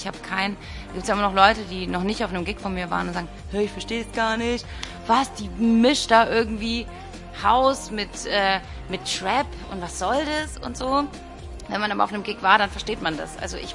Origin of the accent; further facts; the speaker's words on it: Ecuador; also born or lived in Portugal; meine Mutter ist ja Argentinierin, ich bin Ecuadorianerin, wir haben mit Brasilien nichts am Hut. Wir sind halt ich bin in Portugal aufgewachsen zum Teil